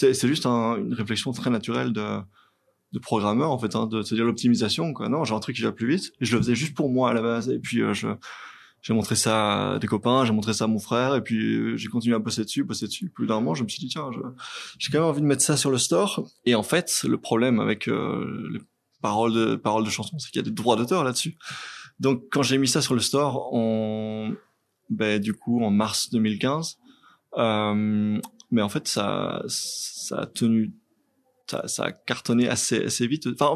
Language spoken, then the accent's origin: French; Belgium; Mais moi, je suis belge